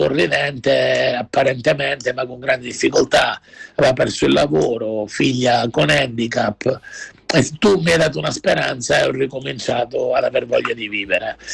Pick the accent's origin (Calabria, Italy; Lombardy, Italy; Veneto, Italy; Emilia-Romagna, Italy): Calabria, Italy; accent: Calabrian; io, come si sente, sono calabrese